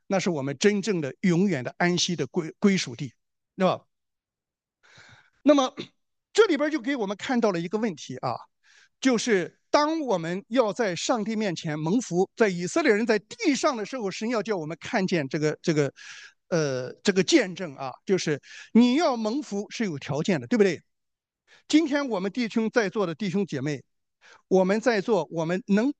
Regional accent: China; 我们中国人是我，因为我小的时候啊，我们整天说我们中华5000年什么怎么勤劳勇敢，怎么搞了一个一穷二白？

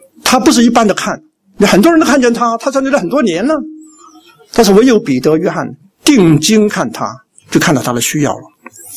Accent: Hong Kong; also born or lived in Germany; 我是香港来的，我的英语的优势比他们好，所以我就唯一的一个会讲英语的。

